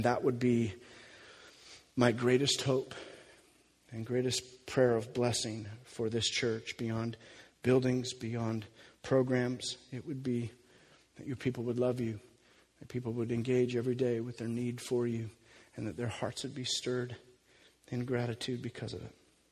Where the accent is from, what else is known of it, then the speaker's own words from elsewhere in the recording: Sweet Home, Oregon, United States; I grew up, for the most part, we grew up around here. We grew up in Sweet Home.